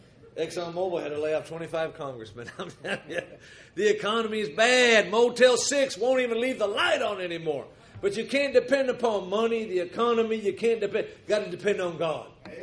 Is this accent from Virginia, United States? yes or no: no; Minnesota, United States; also born or lived in Yuma, Arizona; Now, of course, I was born in Yuma, Arizona. On the continental United States, Yuma, Arizona will be the hottest spot in the continental United States. And then, of course, I was raised in Minnesota.